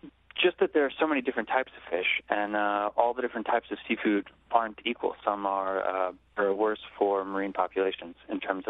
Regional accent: Maryland, United States; The Eastern Shore of Maryland.

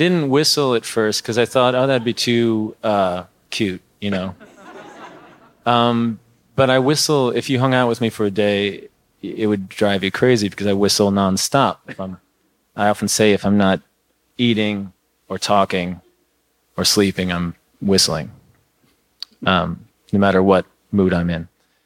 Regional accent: Lake Bluff, Illinois, United States; Well, I grew up around Chicago, north of Chicago. In Lake Bluff, Illinois.

